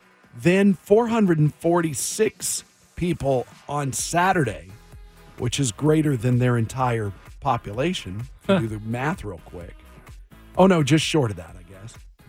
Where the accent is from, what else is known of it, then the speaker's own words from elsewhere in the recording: Washington, United States; I am from Washington.